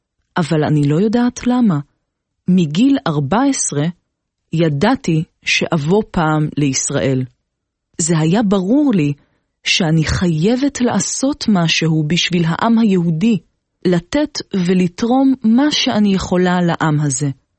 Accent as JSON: {"language": "Hebrew", "country": "Germany", "tie": "born or raised there", "lives_now": "Israel", "said": "נולדתי בגרמניה. אבי נהרג במלחמת העולם השנייה."}